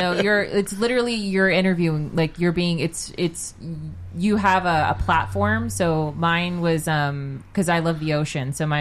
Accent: Los Angeles, California, United States; born there; also born or lived in North Hollywood; I was born in North Hollywood, so I'm from Los Angeles.

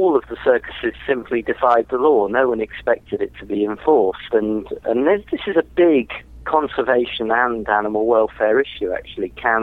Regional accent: England, United Kingdom; now in Los Angeles, United States; I am indeed an Englishman, Englishman in L.A.

